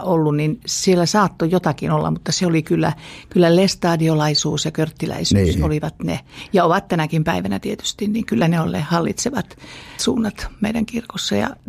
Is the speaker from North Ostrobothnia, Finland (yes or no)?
yes; Ylivieska, North Ostrobothnia, Finland; siellä lapsuuteni Ylivieskassa